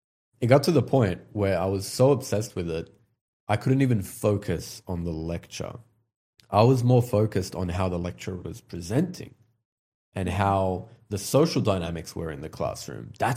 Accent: Australia; also born or lived in Iraq; So I'm originally Kurdish and I grew up in Australia, but we immigrated. We were actually refugees in Australia from the Kurdish region of Iraq.

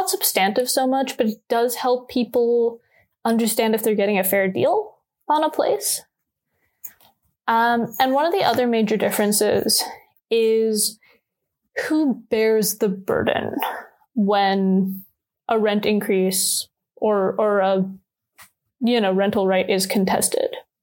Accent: Toronto, Ontario, Canada; where I grew up in Toronto, which, you know, has individual lots that are maybe close to the size of like my building's footprint.

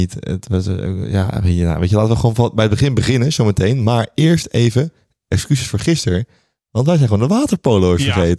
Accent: Netherlands; En wij als Nederlanders hebben over het algemeen vrijwel niet zo'n positieve mening over, over de Fransen.

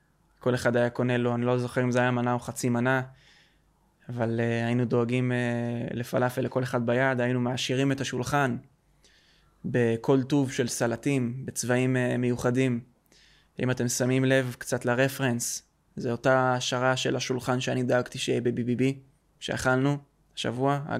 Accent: Modi'in, Central District, Israel; אני ביסודי עברתי במודיעין, עיר שגדלתי בה מגיל 7 עד 12.

